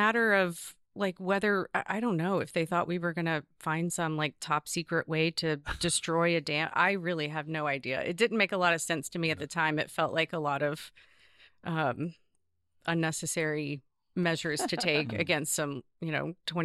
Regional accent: Nashville, Tennessee, United States; Growing up in Nashville, most of those houses were some part of the Civil War because the Battle of Nashville and Battle of Franklin were so pivotal at the end of the war.

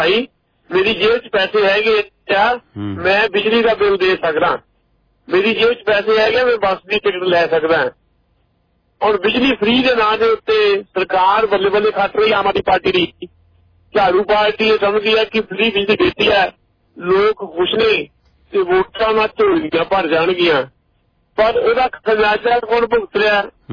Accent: Dosanjh Kalan, Punjab, India; ਸਾਡੇ ਪਿੰਡ ਜਦੋਂ ਅਸੀਂ ਨਿੱਕੇ ਨਿੱਕੇ ਸੀਗੇ 8ਵੀਂ 9ਵੀਂ ਚ ਪੜ੍ਹਦੇ ਸੀ ਤੇ ਸਾਨੂੰ ਸੁਣਨ ਚ ਆਉਂਦਾ ਸੀ ਵੀ ਜਿਹੜਾ ਧਰਤੀ ਹੇਠ ਪਾਣੀ ਜਦੋਂ ਨਲਕਾ ਲਾਉਂਦੇ ਆ ਤੇ ਸਾਡੇ ਪਿੰਡ ਦਸਾਂਝ ਕਲਾਂ ਦੇ ਵਿਚ 27 ਫੁੱਟ ਤੇ ਪਾਣੀ ਸੀ

